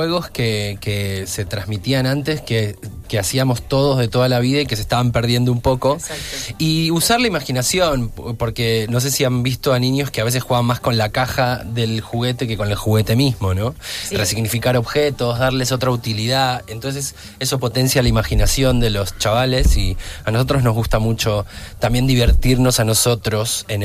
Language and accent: Spanish; Buenos Aires, Argentina; born there; porque nací en Buenos Aires.